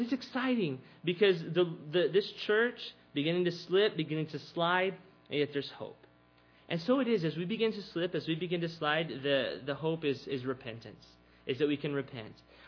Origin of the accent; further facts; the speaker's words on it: Texas, United States; I'm Texan, like steak, okay?